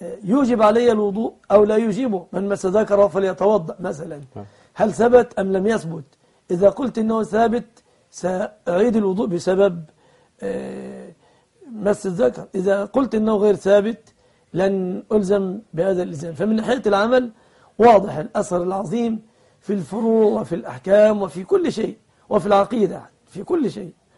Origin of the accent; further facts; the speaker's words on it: Egypt; يا أخي أنا تعلمت أنا مصري أصلي